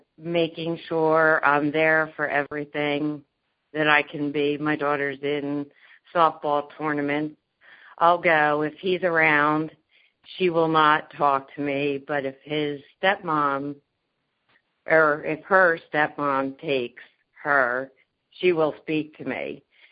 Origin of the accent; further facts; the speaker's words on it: Wilmington, Delaware, United States; I'm from Wilmington, Delaware.